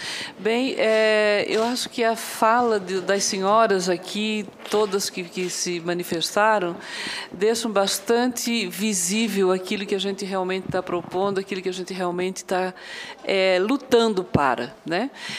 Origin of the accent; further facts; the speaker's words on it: Santa Catarina, Brazil; now in Curitiba, Brazil; eu sou catarinense, moro em Curitiba e participo dessas discussões todas